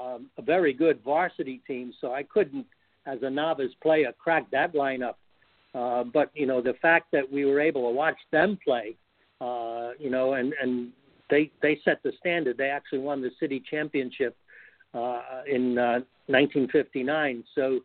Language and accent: English; New York City, New York, United States; which I had growing up in New York City no idea even existed.